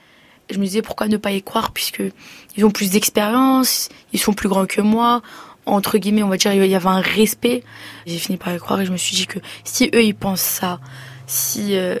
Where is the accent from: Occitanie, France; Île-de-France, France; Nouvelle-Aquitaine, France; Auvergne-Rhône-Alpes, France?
Île-de-France, France; Bondy; Je suis née à Bondy, j'ai grandi à Bondy.